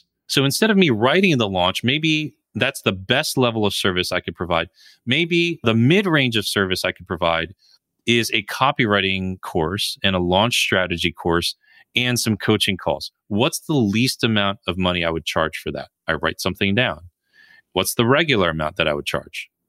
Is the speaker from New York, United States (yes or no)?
no; New Jersey, United States; I grew up in New Jersey, like I told you, and traffic is really bad there.